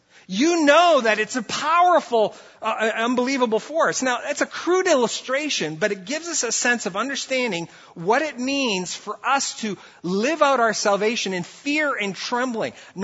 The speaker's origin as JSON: {"language": "English", "country": "Brazil", "tie": "born or raised there", "said": "I grew up in Brazil"}